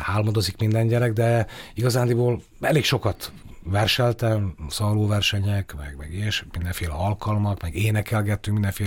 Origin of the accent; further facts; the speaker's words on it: Slovakia; now in Komárno, Slovakia; a Garam folyó, mert ott folyik el a város alatt. Tehát a gyerekkoromat a Garamon töltöttem nagy részt, mindenféle betyársággal együtt, és azóta is meg is maradt ez a vízközelségem